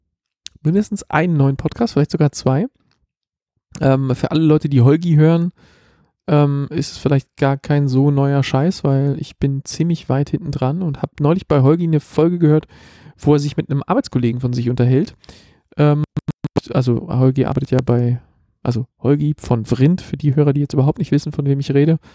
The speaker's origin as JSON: {"language": "German", "region": "Berlin", "country": "Germany", "said": "Also irgendwie kommt er aus der Gegend. Meine alte Heimat, da ist auch der entsprechende Dialekt am Start."}